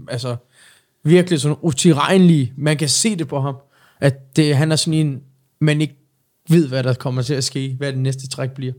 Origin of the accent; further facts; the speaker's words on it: Turkey; Jeg er tyrker jo